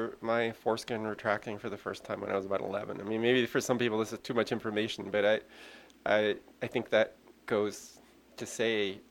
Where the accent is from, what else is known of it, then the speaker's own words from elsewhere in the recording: England, United Kingdom; also born or lived in Canada; growing up in England and Canada